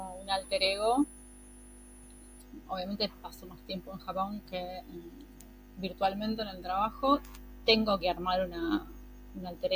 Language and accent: Spanish; Buenos Aires, Argentina; Yo soy porteña, o sea, lo digo, me hago responsable de lo que estoy diciendo.